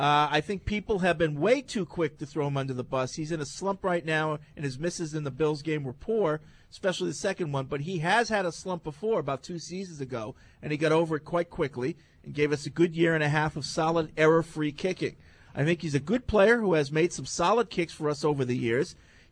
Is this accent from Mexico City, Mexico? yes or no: no; Ciudad Juarez, Chihuahua, Mexico; I'm from Juarez, Mexico, just across the border of El Paso, Texas.